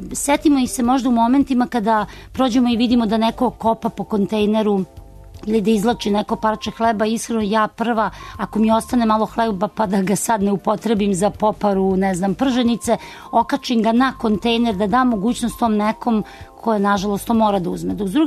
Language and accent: Serbian; Belgrade, Serbia; Tu mogu da kažem da kao Beograđanka imam hendikep.